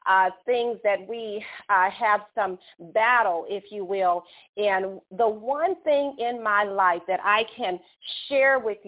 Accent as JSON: {"language": "English", "town": "Chicago", "region": "Illinois", "country": "United States", "tie": "born or raised there", "said": "the first African American from my hometown of Chicago, Illinois"}